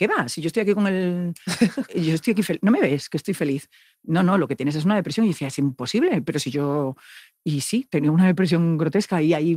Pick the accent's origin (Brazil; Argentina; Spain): Spain; Ferrol, Galicia; Claro, que yo además soy de un polígono, que soy poligonera. O sea, que yo soy de polígono de Caranza.